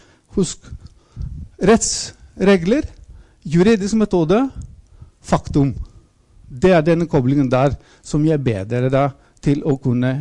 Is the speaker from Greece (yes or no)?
yes; Athens, Attica, Greece; jeg kommer fra Hellas, jeg sa ikke det. Jeg kommer opprinnelig fra Aten.